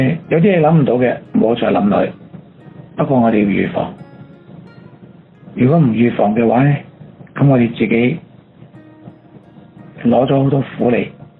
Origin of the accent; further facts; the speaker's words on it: China; 其实同我哋中国人所讲嘅，要我哋能够明善成心